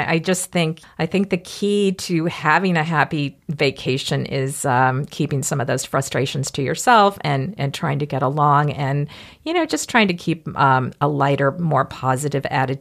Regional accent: Mississippi, United States; I am from Mississippi, so I know mosquitoes

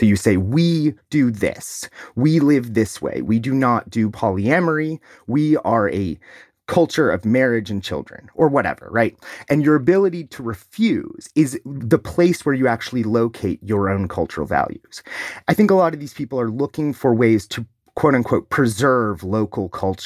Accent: Ohio, United States; But the two that you're going to have heard most about are J.D. Vance running for Senate from my home state of Ohio.

